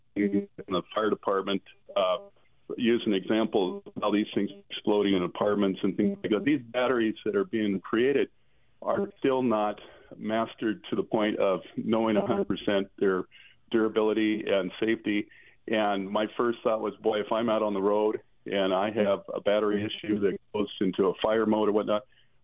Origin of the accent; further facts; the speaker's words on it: Seattle, Washington, United States; when Mark and I grew up in Seattle, Metro, formerly Seattle Transit System, had electronic trolley buses.